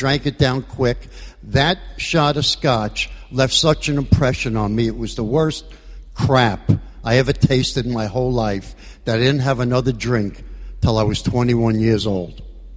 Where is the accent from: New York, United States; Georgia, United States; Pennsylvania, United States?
New York, United States; Brooklyn; As a youngster growing up in Brooklyn, I never fit in, I never belonged, I was set aside.